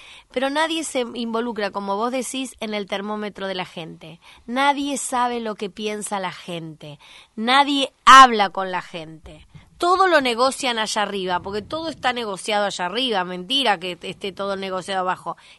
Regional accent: Buenos Aires, Argentina; born there; yo nací en Buenos Aires

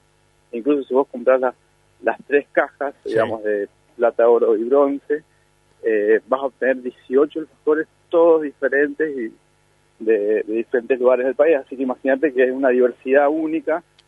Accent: Palermo, Buenos Aires, Argentina; nos han invitado a un evento en mi pueblo de Palermo, sí.

